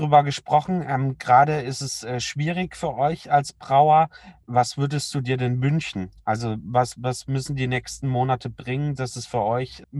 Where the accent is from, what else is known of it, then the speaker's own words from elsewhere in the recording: Bavaria, Germany; Es ging weg wie heiße Semmeln, wie man bei uns in Bayern so schön sagt.